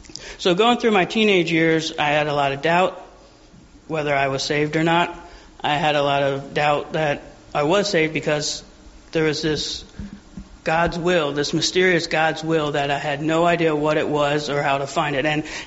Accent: United States; She grew up in China, I grew up in America. I grew up in a Christian home, she didn't.

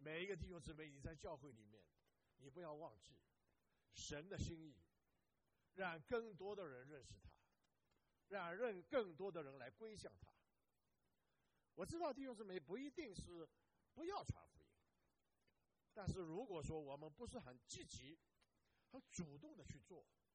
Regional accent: China; 我们中国人有一句话，千里之行是于哪里啊？足下。

